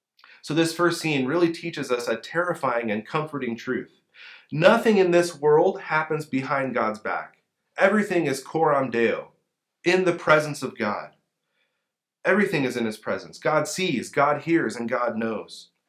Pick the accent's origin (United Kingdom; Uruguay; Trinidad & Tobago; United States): United States; Kansas; born there; also born or lived in Sinaloa, Mexico; I'm a flatlander by birth. I was born in Kansas, and I lived there for a while. Then my family moved to the breadbasket of Mexico in Sinaloa, another flatland with some mountains in the background.